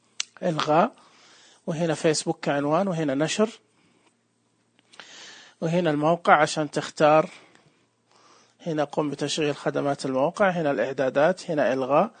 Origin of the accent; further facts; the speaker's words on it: Saudi Arabia; طبعا أنا سعودي، تمام زي ما أنتم شايفين وسامعين يعني لهجتي